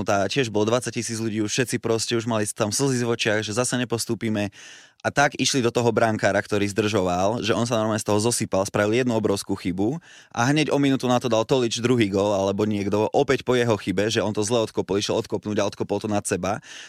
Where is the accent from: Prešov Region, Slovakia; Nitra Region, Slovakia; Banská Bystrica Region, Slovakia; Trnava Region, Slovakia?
Banská Bystrica Region, Slovakia; Banská Bystrica; že ja som Bystričan.